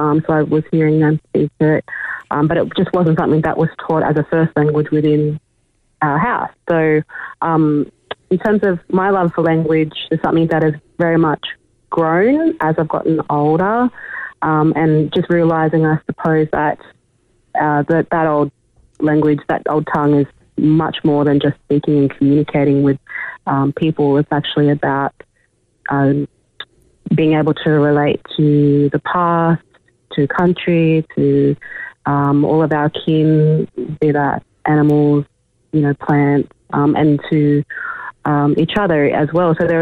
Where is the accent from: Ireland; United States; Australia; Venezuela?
Australia; Grafton, New South Wales; I'm also a descendant of the Nagi people in the Torres Strait Islands as well. But I'm pretty much a freshwater woman from Grafton and Coffs Harbour area.